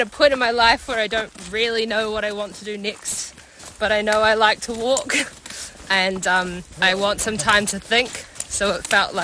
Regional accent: New Zealand; New Zealand.

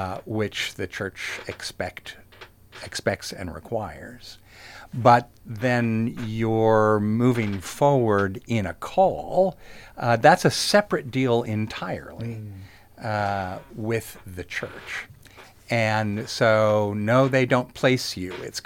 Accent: Portland, Oregon, United States; So I grew up in Portland, Oregon.

